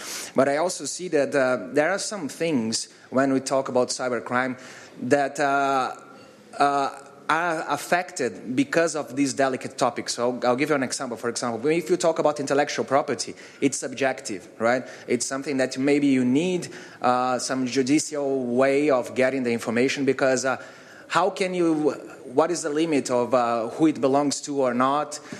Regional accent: Brazil; from Brazil.

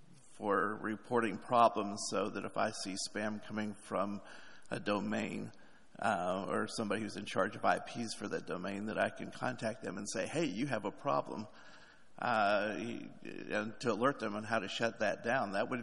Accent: United States; I'm from the United States

